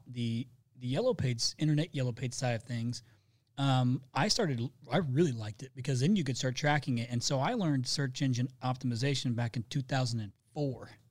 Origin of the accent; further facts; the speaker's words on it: Indiana, United States; I'm from Indiana. You heard me say I grew up on a farm. I'm from the country, okay?